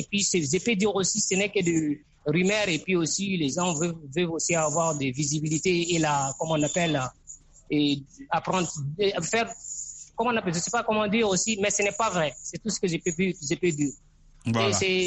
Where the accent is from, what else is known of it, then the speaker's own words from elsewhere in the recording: Mali; ici au Mali, surtout chez nous au Mali ici